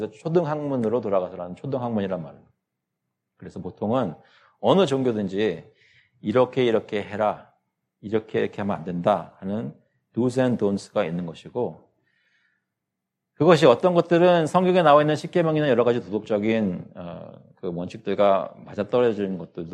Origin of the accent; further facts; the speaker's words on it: South Korea; moved away; 제가 아직도 기억나는 게 제가 출석하던 한국에 있을 때 어릴 때 자라나던 교회에서 저희들에게 그 황금 봉투를 주잖아요.